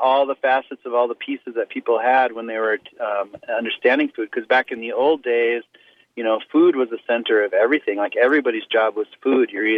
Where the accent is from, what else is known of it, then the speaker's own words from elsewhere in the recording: Pine Ridge, South Dakota, United States; growing up on Pine Ridge and being Lakota